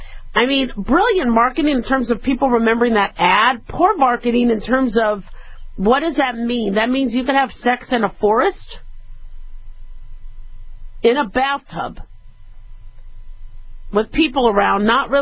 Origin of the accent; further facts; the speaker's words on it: California, United States; I mean, I remember growing up in California, you know, go see Cal.